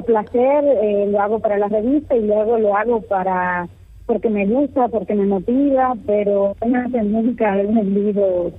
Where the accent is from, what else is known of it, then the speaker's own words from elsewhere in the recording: Cuba; yo me sentí identificado como cubana, que también pasó el Irma